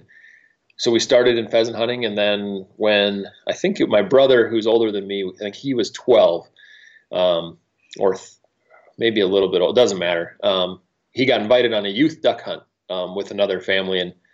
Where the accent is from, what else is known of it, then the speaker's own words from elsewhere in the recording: South Dakota, United States; born there; And my dad was an avid hunter, and I was born in South Dakota